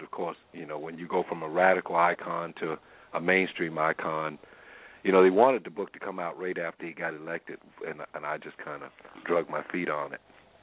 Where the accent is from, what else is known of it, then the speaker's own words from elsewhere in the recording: South Carolina, United States; of course he doesn't have the same experience that you had growing up in Boston or I had growing up in South Carolina.